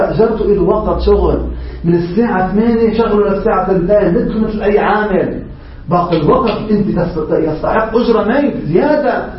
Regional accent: Lebanon; يعني مثلا عندنا بلبنان بس يجيبوا مثلا اجير من الهند

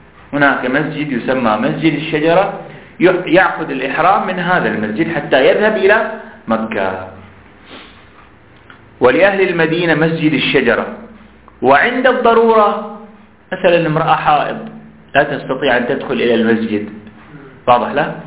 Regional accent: Bahrain; يعني نحن الآن من البحرين

